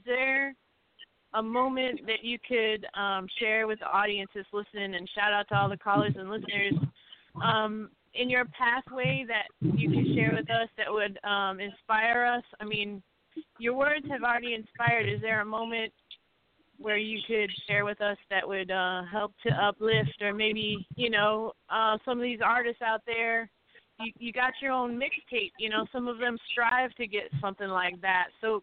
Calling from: Massachusetts, United States; Hey, family … I'm calling from Eastern Massachusetts.

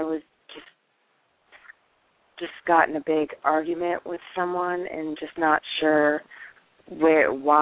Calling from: North Carolina, United States; I'm from North Carolina.

